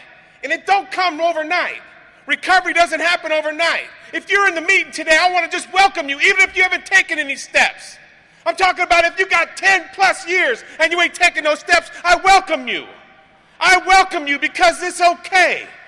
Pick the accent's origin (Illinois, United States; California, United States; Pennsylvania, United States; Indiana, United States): California, United States; I'm from California, right?